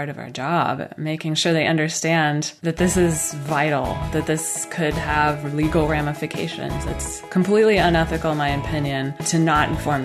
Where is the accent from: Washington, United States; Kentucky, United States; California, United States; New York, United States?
Washington, United States; Spokane; Yeah. I grew up in Spokane, so it's not exactly far from me.